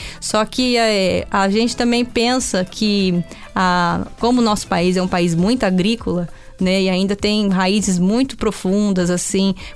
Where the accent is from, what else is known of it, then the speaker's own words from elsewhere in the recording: Jaguapitã, Paraná, Brazil; eu sou natural de Jaguapitã, é uma cidade pequena, né, aqui próximo a Londrina mesmo.